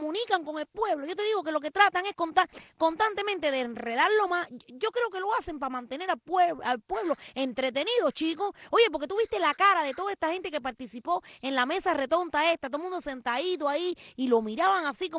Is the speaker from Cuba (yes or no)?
yes; Cuba; somos cubanos estabulados